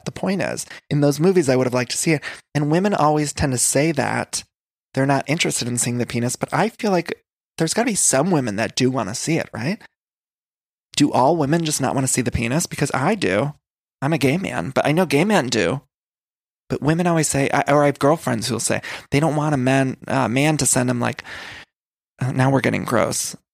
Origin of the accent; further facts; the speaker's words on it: Ohio, United States; I'm from Ohio, and the Midwestern men, they grow up.